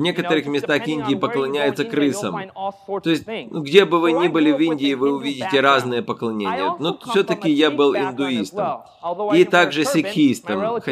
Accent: California, United States; вот мы трое родились в Америке. Другие дети старшие родились в Индии, а мы в Америке. Я вырос в Южной Калифорнии

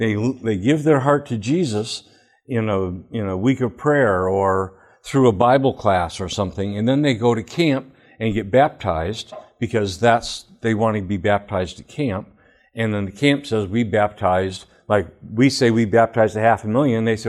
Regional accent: Flint, Michigan, United States; I went all 12 years through public education. I lived in Flint. I was 20 minutes from Adelphian

